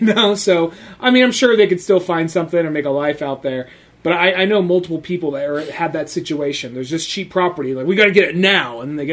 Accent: California, United States; Like, I'm from California.

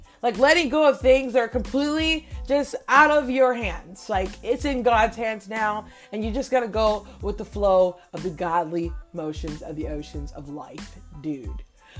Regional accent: Honolulu, Hawaii, United States; Growing up in Honolulu, Hawaii

